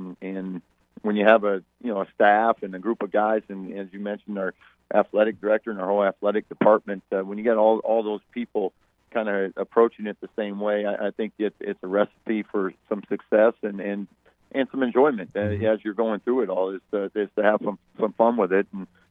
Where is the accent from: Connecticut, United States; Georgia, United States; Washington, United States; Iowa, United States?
Iowa, United States; I'm very familiar with, being a, growing up in Iowa, and I have a lot of friends and family from the area.